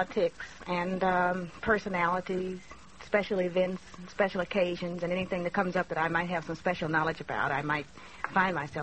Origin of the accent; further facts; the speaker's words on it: Louisville, Kentucky, United States; As I was growing up in Louisville, Kentucky, I went to a segregated high school